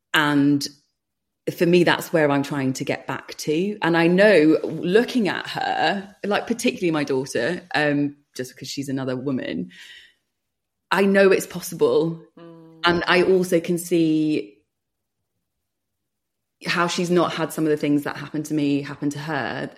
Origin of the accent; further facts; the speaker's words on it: Bolton, North West England, United Kingdom; we grew up in Bolton in the 80s with Thatcher at the helm, and it was very working class.